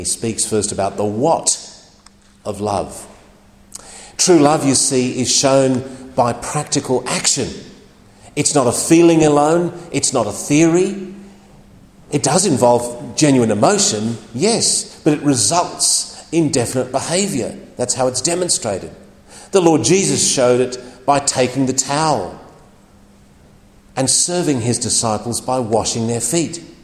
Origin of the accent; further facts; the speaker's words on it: Australia; I'm a Christian, I'm not a Muslim. I'm a Christian, I'm an Australian.